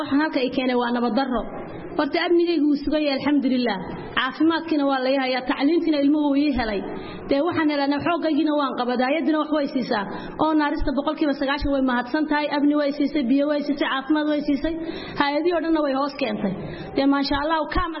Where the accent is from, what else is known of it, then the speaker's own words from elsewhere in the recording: Dhusamareb, Galguduud, Somalia; Ma Dhuusamareeb baan ka yimid.